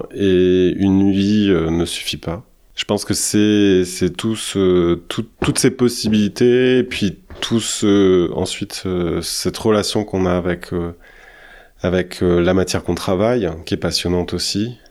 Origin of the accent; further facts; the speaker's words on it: Bourgogne-Franche-Comté, France; Après, moi, je viens de Bourgogne, et plus précisément de la Nièvre.